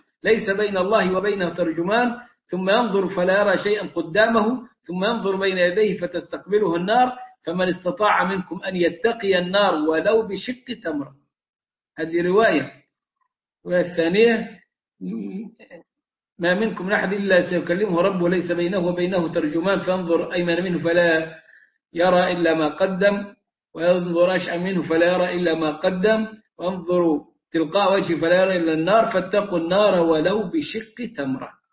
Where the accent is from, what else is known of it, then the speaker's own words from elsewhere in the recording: Egypt; إحنا كمصريين